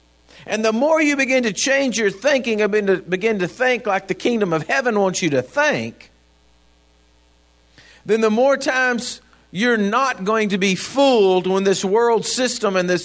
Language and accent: English; United States; because I'm an American.